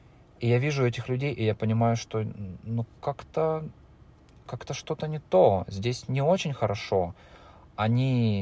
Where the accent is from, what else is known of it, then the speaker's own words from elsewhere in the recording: Lozova, Kharkiv Oblast, Ukraine; Да, я из Украины, из Харьковской области, из города Лозовая, который известен своей железной дорогой, ну и наркотиками, конечно.